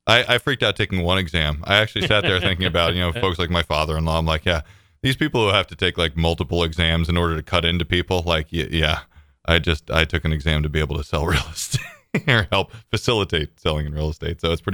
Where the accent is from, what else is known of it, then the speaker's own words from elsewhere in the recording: New Jersey, United States; And so I went to boarding school in Connecticut. And I'm originally from New Jersey.